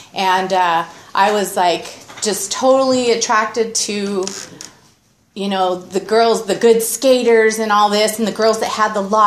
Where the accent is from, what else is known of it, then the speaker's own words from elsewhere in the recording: Santa Maria, California, United States; Well, you know, I grew up here in Santa Maria. My dad's born and raised, and it's just my brother and I.